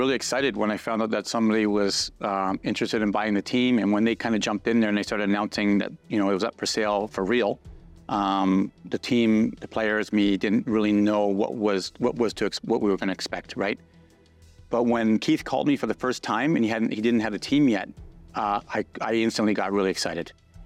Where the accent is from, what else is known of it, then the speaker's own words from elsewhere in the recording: Toronto, Ontario, Canada; especially growing up in Toronto.